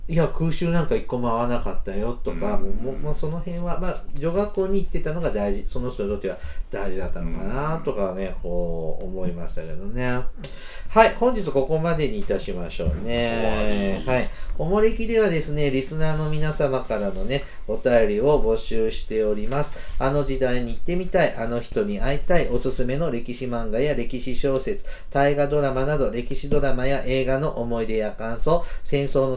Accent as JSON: {"language": "Japanese", "region": "Mie", "country": "Japan", "said": "僕三重の紀州エリア出身なので、"}